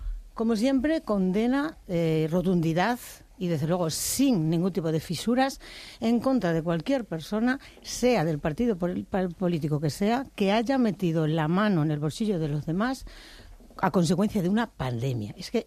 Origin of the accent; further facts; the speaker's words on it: Almendralejo, Extremadura, Spain; en Almendralejo, en mi pueblo